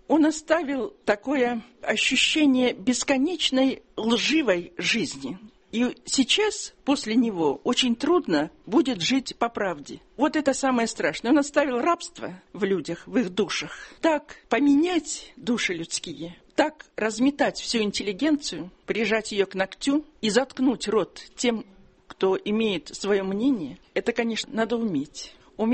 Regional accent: Far East, Russia; now in Oryol, Russia; Я 8 лет в Орле, я приехала с Дальнего Востока.

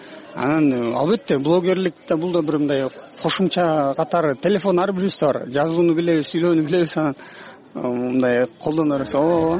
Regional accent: Talas, Talas Region, Kyrgyzstan; Курултай үчүн атайын Таластан келдик, кече келдик бөрүз.

